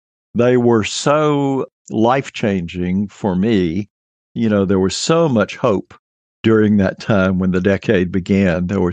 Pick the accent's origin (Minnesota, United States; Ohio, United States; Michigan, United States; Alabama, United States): Alabama, United States; Mobile; I was living in Alabama when the decade started in Mobile down on the Gulf Coast. And I was in junior high school, which is what we called it then, when the 1960s began.